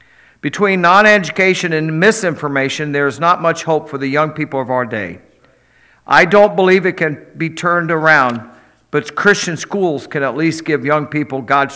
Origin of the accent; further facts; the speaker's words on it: Missouri, United States; it's from Kansas and I'm from Missouri. If it was from Missouri, I wouldn't read it at all.